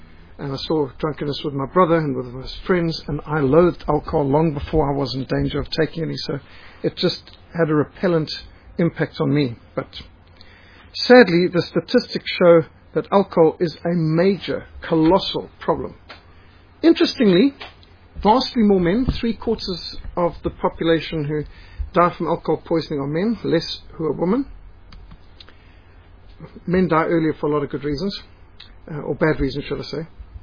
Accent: Zimbabwe; when I was growing up in Rhodesia

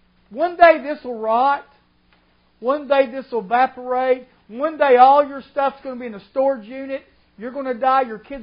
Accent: Indianapolis, Indiana, United States; born there; She was born in Georgia, and I was born in Indianapolis.

